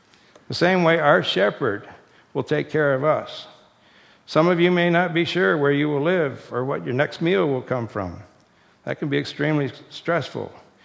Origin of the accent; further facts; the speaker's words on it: Japan; now in United States; when I was growing up in Japan as a missionary kid